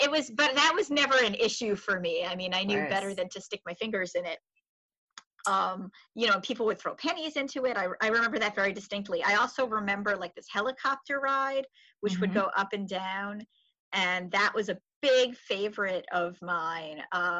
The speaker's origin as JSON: {"language": "English", "town": "Syosset", "region": "New York", "country": "United States", "tie": "born or raised there", "said": "when I grew up in Syosset, Lollipop Farms had been gone for quite a while, but there was a kiddie park that was basically like my Disney on Long Island."}